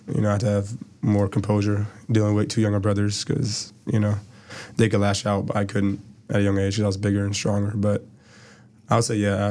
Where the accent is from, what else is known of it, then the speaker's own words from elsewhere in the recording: United States; first language German; English is a second language; Yeah, even though German was my first language, I grew up in the United States.